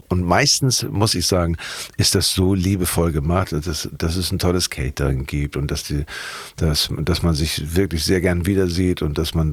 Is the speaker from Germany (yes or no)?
yes; Hamburg, Germany; ich bin in Hamburg-Wandsbek zur Schule gegangen, aufs MCG, aufs Matthias-Claudius-Gymnasium.